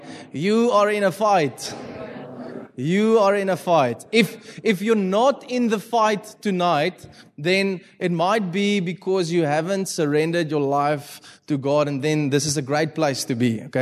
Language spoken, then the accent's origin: English; Malmesbury, Western Cape, South Africa; first language Afrikaans; English is a second language; So if the English isn't so well tonight, just know it's because I'm actually Afrikaans and I'm from Malmesbury. I mean, can English come out of Malmesbury? The answer is no.